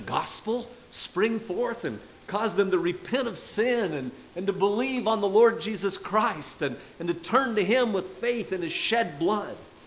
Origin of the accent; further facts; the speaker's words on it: California, United States; I went to a public school all through the years. I grew up in California.